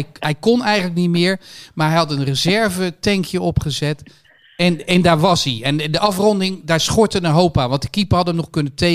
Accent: Rotterdam, South Holland, Netherlands; Nee, niet zeggen dat ik uit Rotterdam kom. Dat zal ik niet ontkennen.

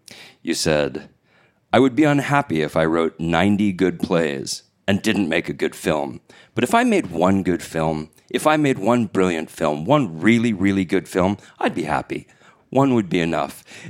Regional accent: New York, United States; I'm a New Yorker who wrote a book about Ireland myself.

